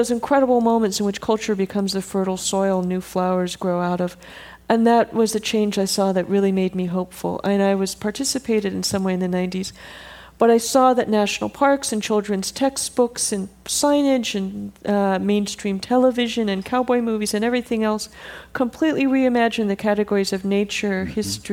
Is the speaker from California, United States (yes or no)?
yes; California, United States; There were basically almost no coyotes when I was growing up in Marin.